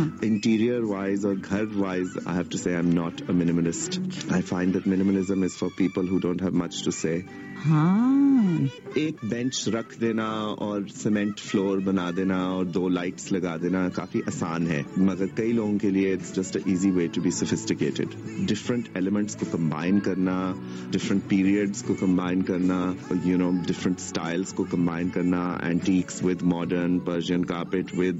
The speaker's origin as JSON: {"language": "Urdu", "town": "Bahawalpur", "region": "Punjab", "country": "Pakistan", "tie": "born or raised there", "also_born_or_lived": "Iran", "said": "میری پیدائش ایران کی ہے اور میری تربیت بہاول پور کی ہے. I had a really rural up bringing, so I think I am quite دیسی ان سم ویز."}